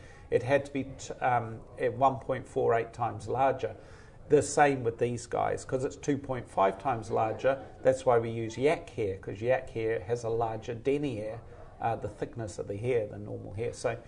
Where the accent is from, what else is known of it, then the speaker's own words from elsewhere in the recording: New Zealand; if you're growing up in New Zealand as a child and you have fantasies in your head and you can't buy it blister-packed from the corner store, you're going to invent it with your hands